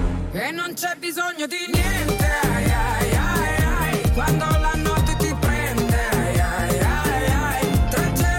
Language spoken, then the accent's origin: Italian; Frosinone, Lazio, Italy; now in Turin, Italy; io vengo da Frosinone e so questa cosa di Torino.